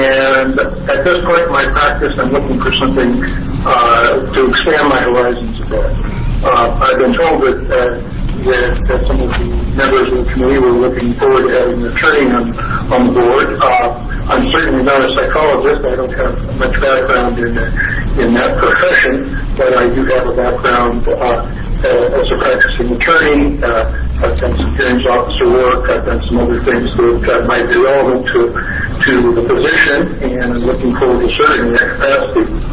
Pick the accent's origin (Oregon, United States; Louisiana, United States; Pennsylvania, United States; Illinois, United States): Oregon, United States; Eugene; I'm a native Oregonian. I was born in Eugene. I lived here, I'm not here at the moment, but I lived in Oregon all of my life.